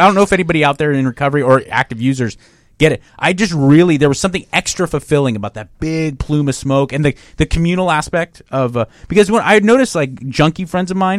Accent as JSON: {"language": "English", "town": "Pasadena", "region": "California", "country": "United States", "tie": "born or raised there", "said": "Like Pasadena area, right down the street."}